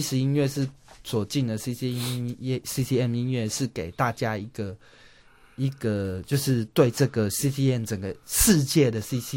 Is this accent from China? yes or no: no; Taiwan; 可是事实上在我们台湾人听就是其实是中国风